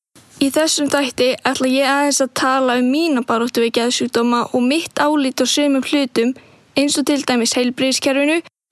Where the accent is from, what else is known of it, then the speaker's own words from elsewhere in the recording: Akureyri, Northeastern Region, Iceland; og tvítug. Ég kem frá Akureyri